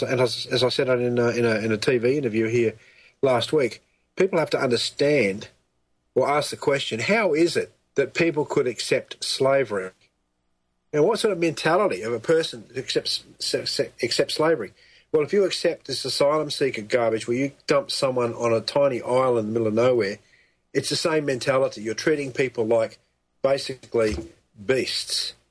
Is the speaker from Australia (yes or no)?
yes; Australia; Well, some people who don't know American Australian accents think we're from Britain. I mean, I don't know how they get that. I mean, we're a long way from Britain.